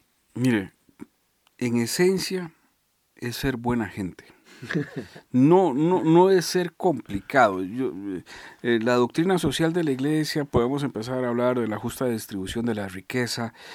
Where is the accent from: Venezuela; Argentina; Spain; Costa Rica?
Costa Rica; Y otra cosa que también como costarricense siempre me pregunto